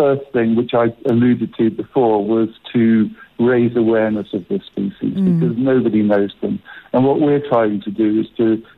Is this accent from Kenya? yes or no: yes; Kenya; I think, you know, for everybody in South Africa and us in Africa, I'm originally from Kenya